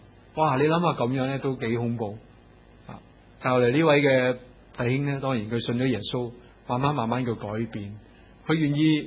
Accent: China; 好康，我哋中国人所谓好好康泰

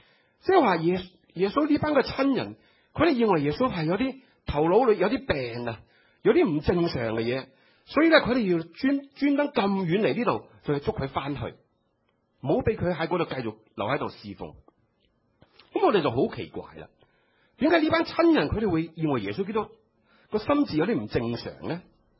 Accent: China; 尤其是我们中国人，是不是？你想想我们中国人见到面打招呼讲什么？

